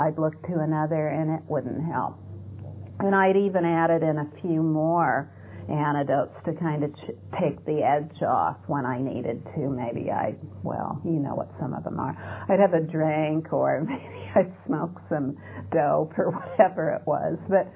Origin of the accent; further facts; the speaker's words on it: United States; born there; And I was born in America, so I took myself to be an American